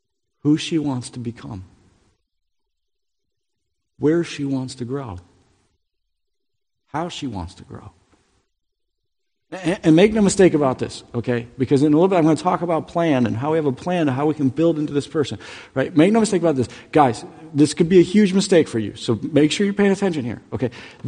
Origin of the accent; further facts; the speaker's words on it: Michigan, United States; And I grew up in Michigan where we used to get tons of snow.